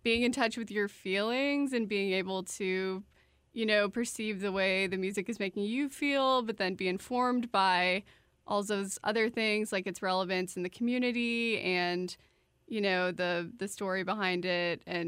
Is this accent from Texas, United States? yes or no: yes; San Antonio, Texas, United States; Yeah. I'm from San Antonio, and you know, my earliest memories of Austin are coming up here as soon as I got my driver's license, go to Mohawk and Fun Fest.